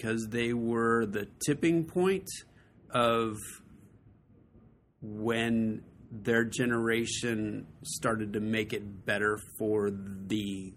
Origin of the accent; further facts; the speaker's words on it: Sacramento, California, United States; Sacramento, originally.